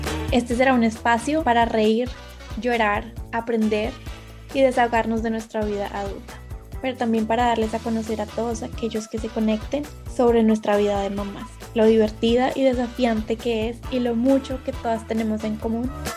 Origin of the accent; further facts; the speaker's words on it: Colombia; moved away; Silvi y yo somos colombianas y ambas tuvimos a nuestras hijas por fuera de Colombia.